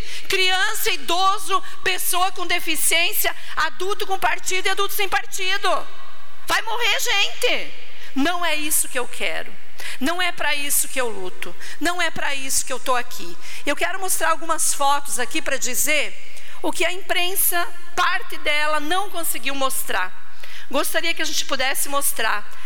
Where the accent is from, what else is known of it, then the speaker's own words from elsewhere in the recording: Chapecó, Santa Catarina, Brazil; born there; Eu nasci em Chapecó. Para aí. 47 anos de vida.